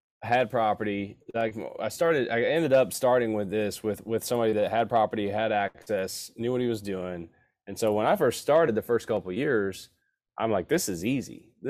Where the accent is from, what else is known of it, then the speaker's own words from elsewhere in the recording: Kentucky, United States; I'm 35, but I grew up in Eastern Kentucky.